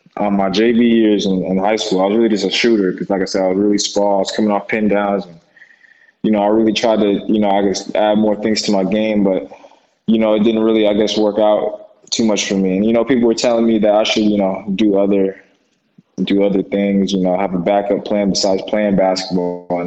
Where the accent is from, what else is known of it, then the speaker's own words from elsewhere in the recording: Orlando, Florida, United States; So I grew up in Orlando, Florida.